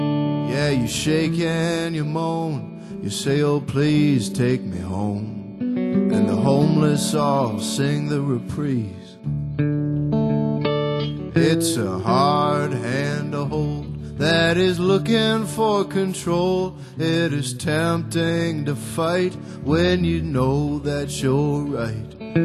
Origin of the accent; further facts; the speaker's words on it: United States; I wish I knew one in your language, but I don't, because I'm an American.